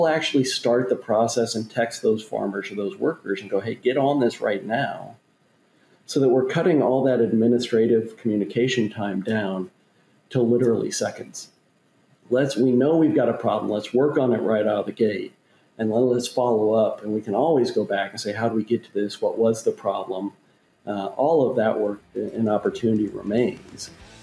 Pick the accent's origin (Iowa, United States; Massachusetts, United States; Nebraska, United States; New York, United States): Iowa, United States; Davenport; So I grew up in Davenport, Iowa, and went to Iowa State for undergrad.